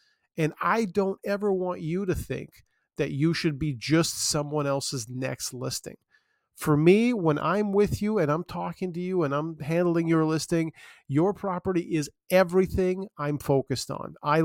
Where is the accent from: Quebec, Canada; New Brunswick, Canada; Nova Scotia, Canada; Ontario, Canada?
Ontario, Canada; Scarborough; I was born and raised in Scarborough. I've lived in different parts of the city.